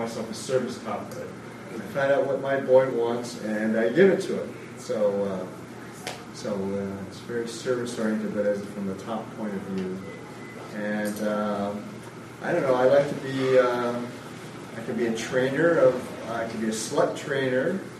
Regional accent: University Heights, United States; from University Heights.

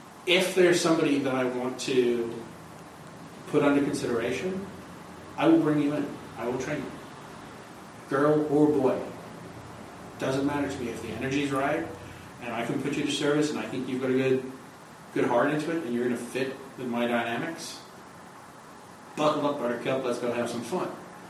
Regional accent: England, United Kingdom; Yeah, I'm English. I mean, we're born beating the shit out of each other in the nursery.

